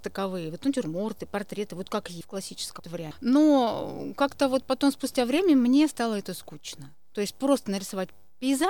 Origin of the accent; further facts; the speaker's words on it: Urals, Russia; у меня родственники там все, и мы вообще родом с Урала.